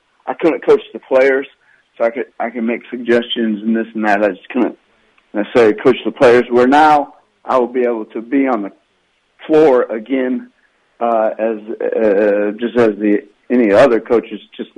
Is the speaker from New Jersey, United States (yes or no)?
no; Galesburg, Illinois, United States; And, you know, just growing up in Galesburg, that love for basketball because of the passion for basketball there, and obviously the history.